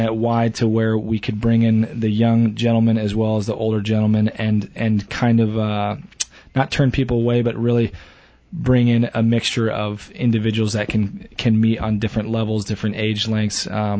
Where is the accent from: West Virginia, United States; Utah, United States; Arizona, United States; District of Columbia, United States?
Arizona, United States; Prescott; I grew up here in Prescott, and obviously we're known for definitely being a town that caters more towards retirees, which is great. I moved back here